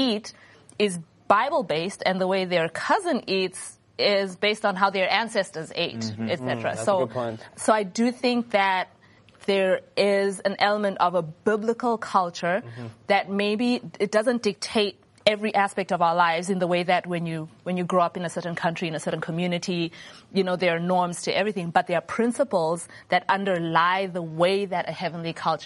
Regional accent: Zimbabwe; I grew up in Zimbabwe

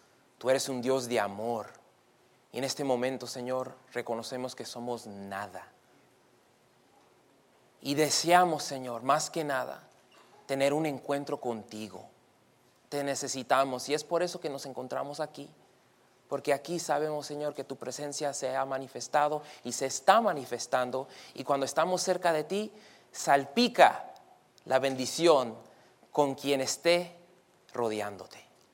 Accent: Chicago, Illinois, United States; Ahora, yo nací en Chicago y me crié allí, en Humboldt Park.

